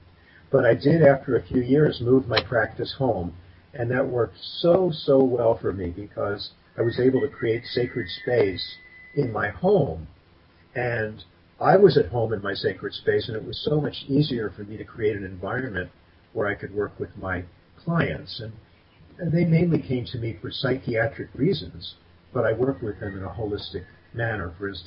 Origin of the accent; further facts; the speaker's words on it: Aberdeen, Maryland, United States; Well, I grew up in a town called Aberdeen, Maryland, and where I ended up living when I moved back is about 60 miles from there.